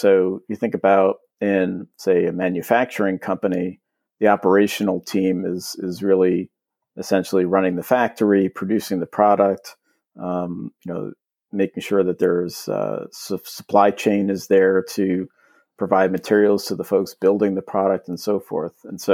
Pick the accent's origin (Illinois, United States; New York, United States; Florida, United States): New York, United States; I am from New York. I've lived in New York most of my life. I grew up near New York City. I went to college in Albany and have just been here ever since.